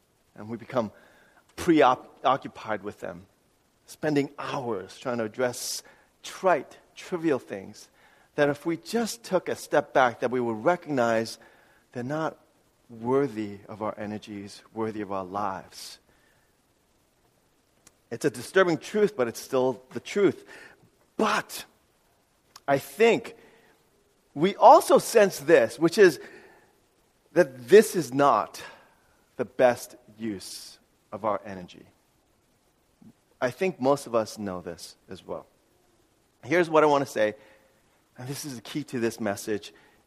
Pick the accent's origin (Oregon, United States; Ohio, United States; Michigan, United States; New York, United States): New York, United States; New York City; Growing up in New York City, people would often ask, "What's your problem?"